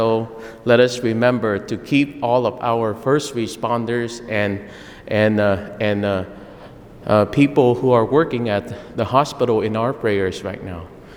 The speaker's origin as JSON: {"language": "English", "town": "Saigon", "region": "Ho Chi Minh City", "country": "Vietnam", "tie": "born or raised there", "lives_now": "United States", "said": "even when I grew up in Vietnam, I was living in Saigon, so I didn't see a lot of the farming scene"}